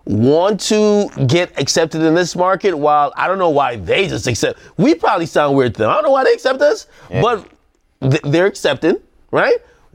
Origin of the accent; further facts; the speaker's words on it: Jamaica; because I love UK and, like, even Toronto or any slang, because I came from Jamaica.